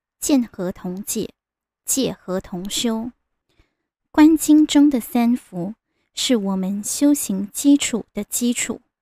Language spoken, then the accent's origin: Chinese; China; 故宫里有三座主要的建筑，我们中国人称它为金銮殿。